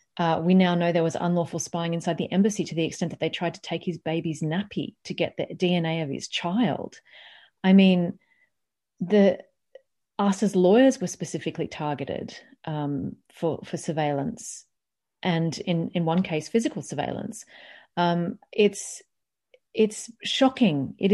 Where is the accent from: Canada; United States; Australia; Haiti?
Australia; now in England, United Kingdom; the way I've been treated as an Australian lawyer practicing in England.